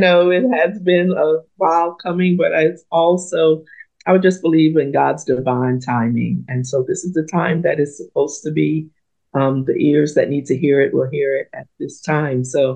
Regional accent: Philadelphia, Pennsylvania, United States; also born or lived in Antigua; My story starts as a little girl. I grew up in Philadelphia. I was born actually in Antigua in the West Indies. But I grew up in Philadelphia, and my upbringing, I could say, was one of chaos.

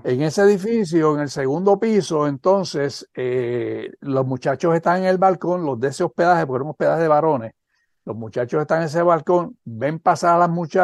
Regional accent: Yauco, Puerto Rico; como en Yauco, mi pueblo, esas cosas no pasaban

